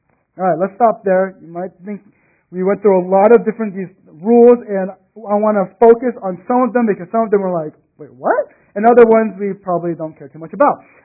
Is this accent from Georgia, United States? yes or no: no; Texas, United States; And for me, being a Texan, I go, yes, that's absolutely correct, right?